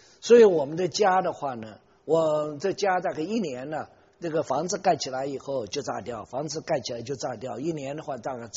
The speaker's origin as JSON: {"language": "Chinese", "region": "Chongqing", "country": "China", "tie": "born or raised there", "also_born_or_lived": "Nanjing", "said": "我这个人呢，一生下来呢，我在南京出生，南京出生了，我们就到了重庆"}